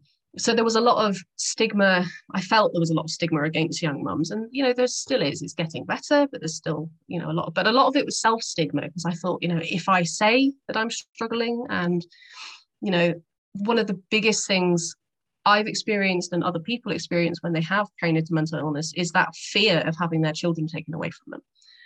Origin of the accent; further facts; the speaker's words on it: England, United Kingdom; I wasn't obviously from there, I'm English